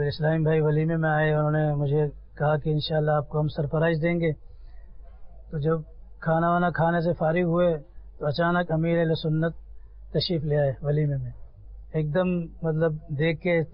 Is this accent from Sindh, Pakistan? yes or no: yes; Sukkur, Sindh, Pakistan; میرا تعلق سکھر سے ہے۔